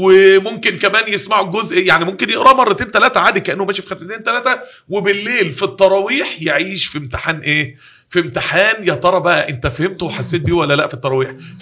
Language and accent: Arabic; Mansoura, Dakahlia, Egypt; بلدي المنصوره ما كانش فيها كمبيوتر.